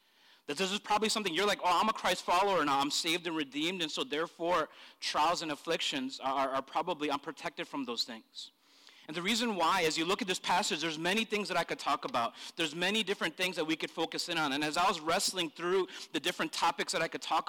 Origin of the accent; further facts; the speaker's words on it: India; I'm Indian. I don't need to wear sunscreen.